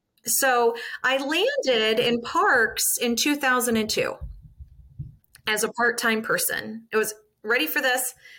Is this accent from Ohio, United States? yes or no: yes; Ohio, United States; also born or lived in Wheeling; So, I actually grew up in Southern Ohio, and I joke I'm a bit of a hillbilly because I was born in Wheeling, West Virginia.